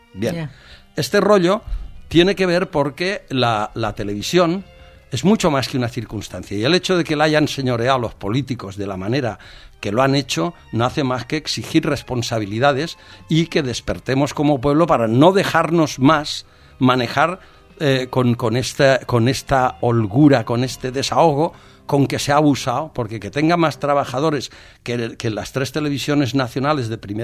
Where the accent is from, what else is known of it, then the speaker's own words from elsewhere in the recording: Valencian Community, Spain; es imposible, como valencianos, tolerar ser la comunidad más maltratada por la financiación del Estado